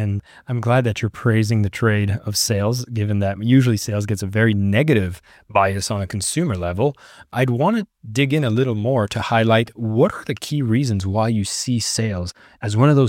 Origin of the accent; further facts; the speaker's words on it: Canada; I'm from Canada.